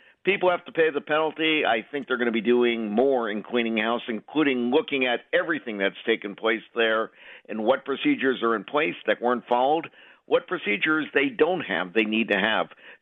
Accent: Fair Lawn, New Jersey, United States; Exit 160. Grew up in Fairlawn, Fairlawn High, Montclair State, you name it.

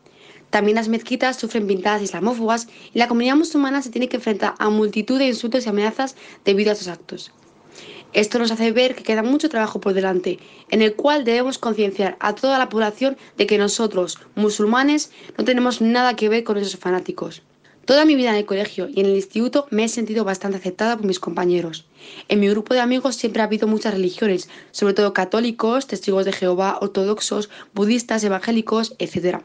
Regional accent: Madrid, Community of Madrid, Spain; born there; tengo 17 años, nací en Madrid y soy musulmana en España.

